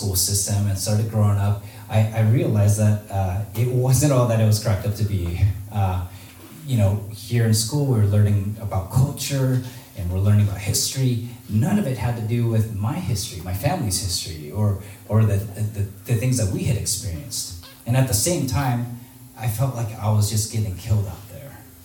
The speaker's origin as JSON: {"language": "English", "town": "San Diego", "region": "California", "country": "United States", "tie": "born or raised there", "said": "growing up in San Diego during the 80s, a lot of people were surprised that I experienced a lot of racism because they're like, well, that's San Diego, it's such a diverse place."}